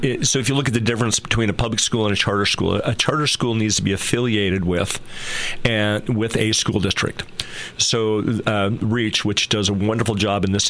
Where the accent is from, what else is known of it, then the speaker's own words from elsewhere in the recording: Ashland, Oregon, United States; Yeah, I've been a Rogue Valley resident my whole life. Born and raised in Ashland and came back and started my teaching career there.